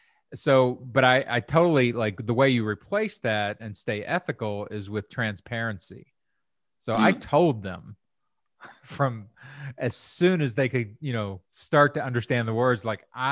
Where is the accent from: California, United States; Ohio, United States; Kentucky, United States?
Kentucky, United States; because I grew up in Kentucky.